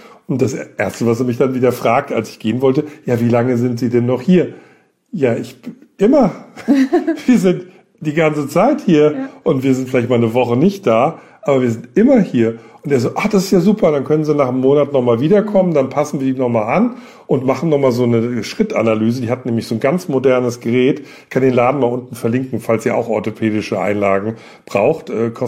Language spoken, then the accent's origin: German; Germany; moved away; Die Heimat wird immer Deutschland bleiben, aber mein Zuhause ist hier seit 4,5 Jahren.